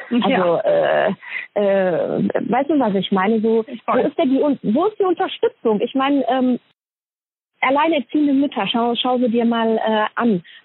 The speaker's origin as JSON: {"language": "German", "country": "Poland", "said": "ich bin Polin und sowas alles."}